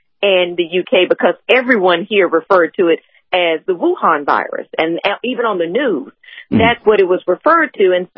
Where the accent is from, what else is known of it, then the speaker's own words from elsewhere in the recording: United States; now in Taiwan; I love being American. I'm happy being an American. I am so glad, however, that I am sitting in Taiwan right now.